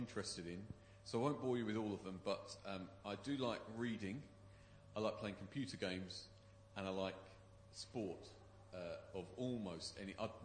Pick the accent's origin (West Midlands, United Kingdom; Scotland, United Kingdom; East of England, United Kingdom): East of England, United Kingdom; Watford; Because I was brought up in Watford.